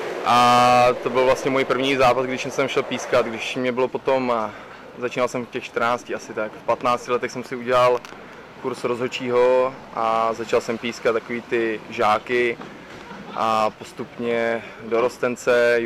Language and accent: Czech; Jablonec nad Nisou, Liberec Region, Czechia; Takže já jsem z Jablonce nad Nisou a tam i sloužím na centrální stanici. Sloužím tam od svých 20 let, to znamená 10 let